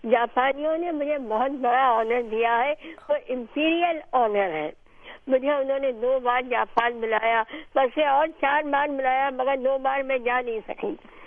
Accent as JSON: {"language": "Urdu", "town": "Raichur", "region": "Karnataka", "country": "India", "tie": "born there", "said": "جب میں پیدا ہوئی تو یہ کرناٹک کا علاقہ تھا جہاں شیواجی مرے تھے اور عالمگیر کی آخری لڑائی ہوئی تھی"}